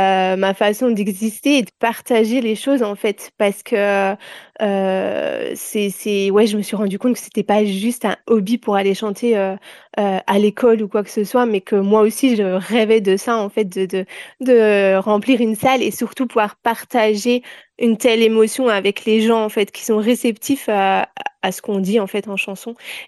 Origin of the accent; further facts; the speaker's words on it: Germany; parce que j'ai grandi en Allemagne, il y avait déjà un spectacle qui était organisé.